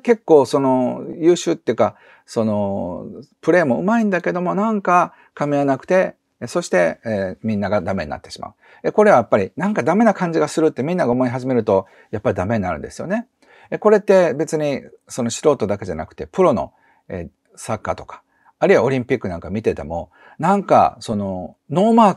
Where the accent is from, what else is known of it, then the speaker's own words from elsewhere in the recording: Kobe, Hyogo, Japan; 僕は神戸出身なので、